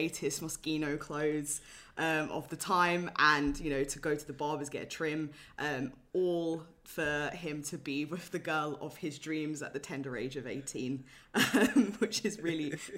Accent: London, United Kingdom; I grew up in London, North London as well.

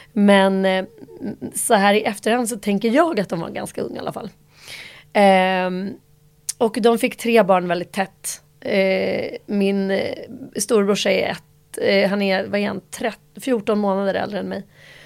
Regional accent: Nacka, Stockholm County, Sweden; Jag är uppvuxen i Stockholm här. I Nacka faktiskt. Mestadels.

